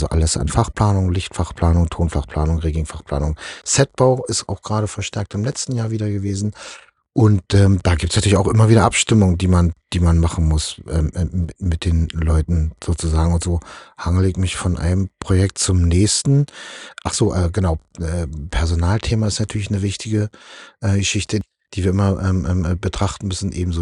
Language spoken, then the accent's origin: German; East Germany, Germany; Bin ja Ossi, und als Ossi mal nach Tokio und Korea und so zu kommen, das war reizvoll